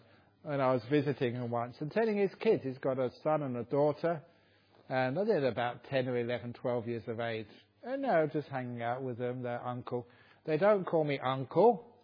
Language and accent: English; Acton, London, United Kingdom; I came from Acton in West London.